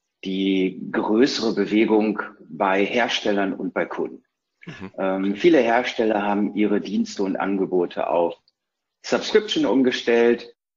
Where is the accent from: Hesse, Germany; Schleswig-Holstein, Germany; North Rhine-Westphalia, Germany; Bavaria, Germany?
North Rhine-Westphalia, Germany; In Hashtags ordne ich mich ein als Ostwestfale, neugierig, verliert ungern und ist schon lange dabei